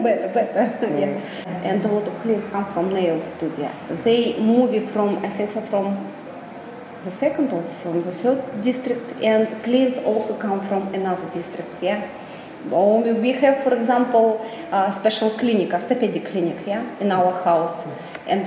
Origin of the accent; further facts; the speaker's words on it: Russia; first language Russian; English is a second language; now in Vienna, Austria; Yeah, but I am from Russia. Yeah. My native language is Russian language, yeah.